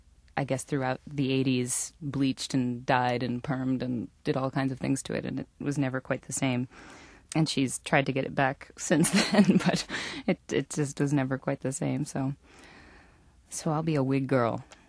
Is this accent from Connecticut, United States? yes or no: yes; New Haven, Connecticut, United States; I grew up in New Haven, Connecticut, and I grew up singing and studying singing